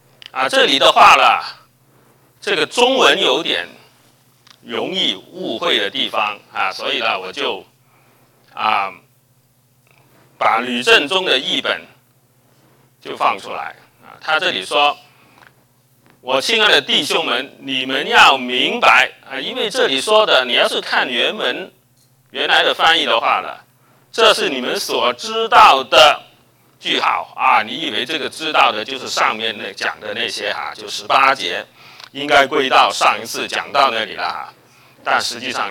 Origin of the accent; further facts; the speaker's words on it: China; 这我们中国人十分懂这个，就叫做言而作，起而行。